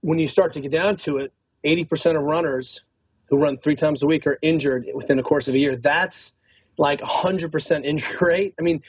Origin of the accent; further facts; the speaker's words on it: California, United States; Well, I'm from Northern California. I went to school in Boulder